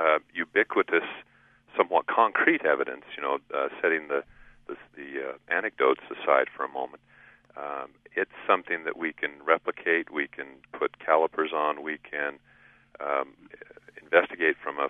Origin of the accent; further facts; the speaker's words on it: Pacific Northwest, United States; I grew up in the Pacific Northwest, and so I was aware of some of the mythology and the folklore that surrounded the reports and the stories.